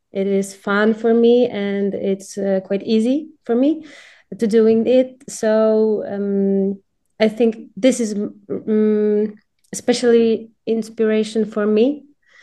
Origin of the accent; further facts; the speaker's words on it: Terespol, Lublin Voivodeship, Poland; born there; English is a second language; I was born in Terespol, which is in borderline in Poland, and there is some kind of music like folk, Polish folk.